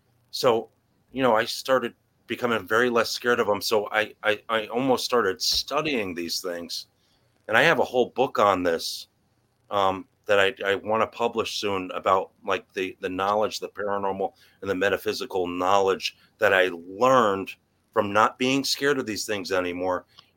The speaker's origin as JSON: {"language": "English", "town": "Norwalk", "region": "Connecticut", "country": "United States", "tie": "born or raised there", "said": "growing up, I grew up in Norwalk, Connecticut."}